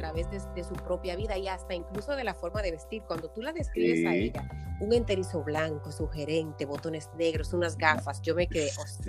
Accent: Dominican Republic; siendo también caribeña y de la República

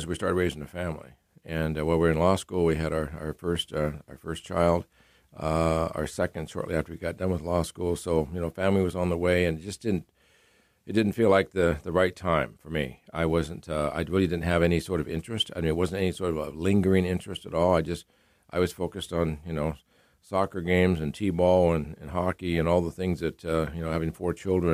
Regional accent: Valdez, Alaska, United States; I went back to my hometown of Valdez and working on the oil pipeline

